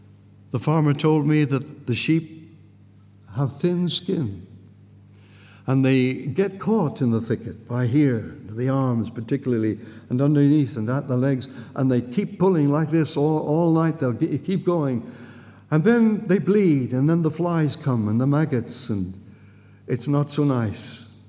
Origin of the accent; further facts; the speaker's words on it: South West England, United Kingdom; moved away as an adult; now in Lancashire, United Kingdom; the hills of Lancashire, where I live. I don't belong up there. I come from Devon. I'm a West Country man, but I've lived in the north of England now nearly 40 years.